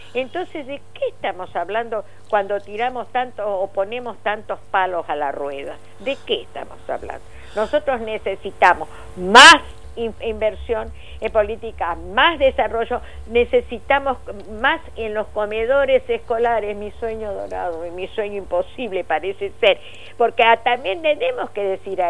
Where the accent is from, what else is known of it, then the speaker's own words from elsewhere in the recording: Añatuya, Santiago del Estero, Argentina; Uno de esos centros está en mi pueblo, en Añatuya.